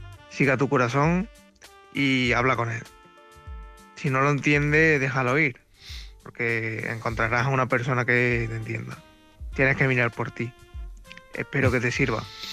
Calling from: Córdoba, Andalusia, Spain; corresponsal de Córdoba

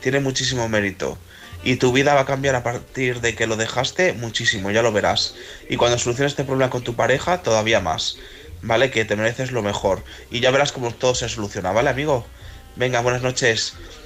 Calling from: León, Castile and León, Spain

